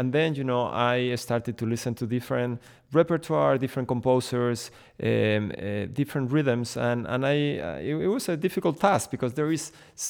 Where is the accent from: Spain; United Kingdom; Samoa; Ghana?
Spain; English is a second language; moved away as an adult; now in New York City, United States; I decided, well, I'm from Spain. I've lived in New York City for the last 15 years. I play the Spanish guitar